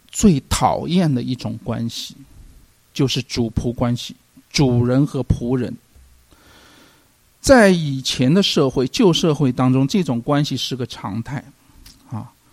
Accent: China; 那真的是啊，我们中国人讲的哈，这个是可忍孰不可忍

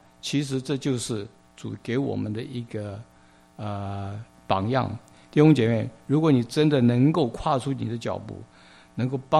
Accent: China; 我们中国人常讲民以食为天，民以食为天。

